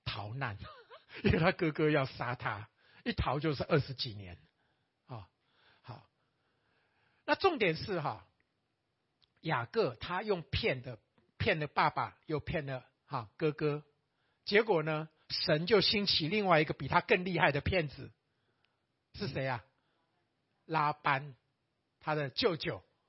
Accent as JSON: {"language": "Chinese", "country": "Taiwan", "said": "我们台湾人讲叫白目啊"}